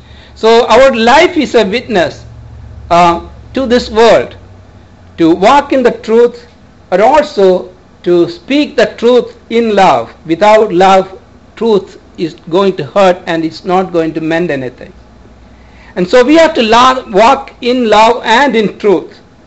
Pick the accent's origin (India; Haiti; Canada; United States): India; Many times, especially the ones that we grew up in India